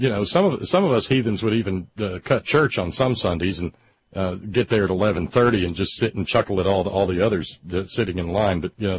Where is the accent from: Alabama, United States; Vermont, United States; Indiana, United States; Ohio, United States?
Alabama, United States; I mean, they're in my hometown where I grew up in Alabama.